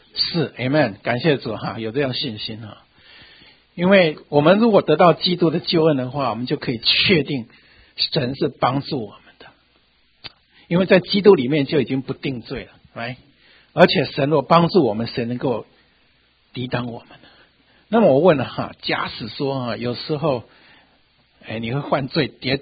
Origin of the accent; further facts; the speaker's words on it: China; 我们中国人讲到啊，这个很大的祸患或者是坏人带来的祸患